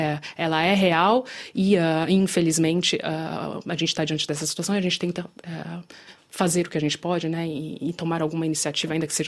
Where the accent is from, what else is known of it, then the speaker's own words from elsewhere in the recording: Brazil; Como brasileira, existe sempre uma certa angústia e tristeza diante desse fato